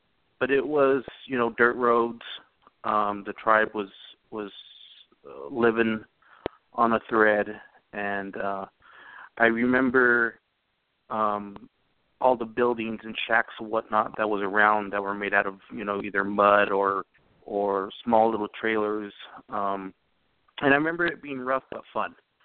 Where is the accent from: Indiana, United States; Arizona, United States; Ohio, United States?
Arizona, United States; Sierra Vista; also born or lived in Tucson / Phoenix / Sedona; I was born in Sierra Vista, lived in Tucson, Phoenix, and then the upper northern part of Arizona, which is the Rideau Valley, Sedona area.